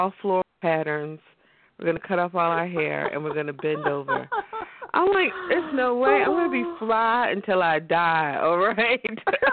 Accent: Southern United States, United States; I grew up in the Southern culture. Culturally, singing is like breathing.

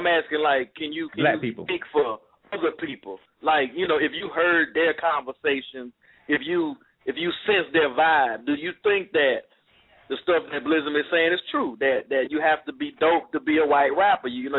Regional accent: Houston, Texas, United States; also born or lived in Louisiana; I'm originally from, you know, the state of Louisiana. I was raised in Houston. I've been all over the world, to be honest with you.

